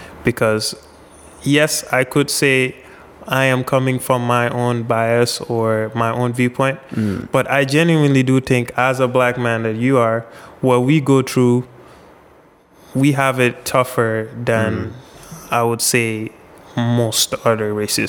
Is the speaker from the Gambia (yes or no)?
yes; Gambia; now in United States; I didn't grow up in the U.S. And clearly, growing to school in Gambia, growing up in West Africa or Africa, there's no such thing as this is a Black History Month.